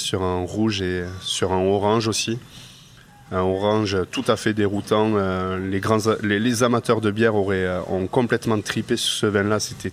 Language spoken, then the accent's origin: French; Toulouse, Occitanie, France; Je suis originaire de Toulouse, donc les premiers vins du Languedoc sont seulement à 30 ou 45 minutes.